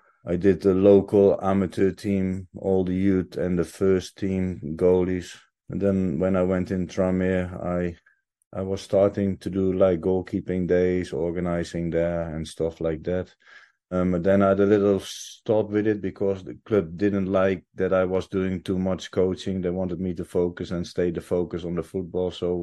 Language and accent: English; Utrecht, Netherlands; I'm original from Holland, so started in amateur club till about 16, and was playing with 14 in the first team, and then with 16 because Utrecht had nothing else below 16, so I went professional in my hometown Utrecht.